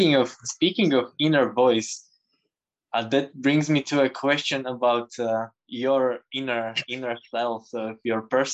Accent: Slovakia; first language Slovak; English is a second language; when I speak my native tongue, usually people who observe me and who know me speaking English and Slovak say that it's also a different voice

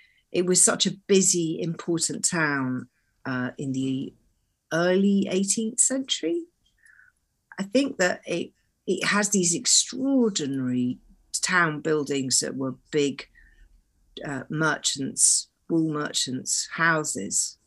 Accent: London, United Kingdom; now in Somerset, England; I grew up in London, but I'm actually, my grandparents did live in Somerset. So I used to come even as a kid.

